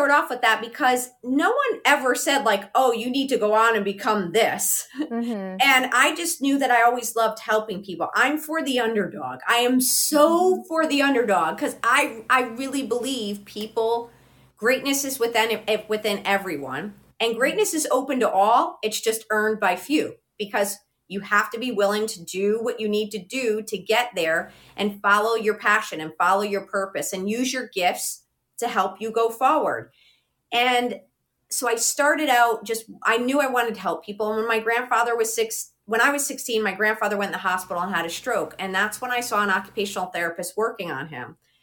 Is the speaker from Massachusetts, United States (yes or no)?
no; Connecticut, United States; So I grew up in Connecticut. My family's pretty much all Connecticut and New York, and I have cousins in Jersey. So we're pretty much the tri-state area and an Italian family.